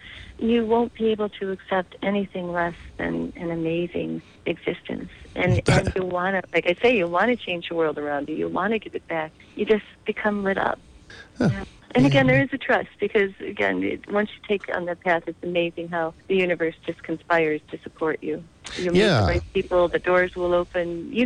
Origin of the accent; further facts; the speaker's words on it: Buffalo, New York, United States; It's my hometown, and it's having a big resurgence right now, and I love being a part of influencing the community there. I love bringing things from the West Coast back to my hometown